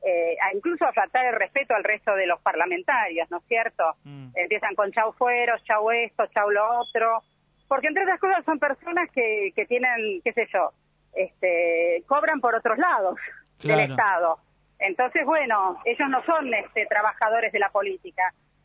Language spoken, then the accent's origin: Spanish; Argentina; yo entiendo que tengo que ir a Montevideo como argentina.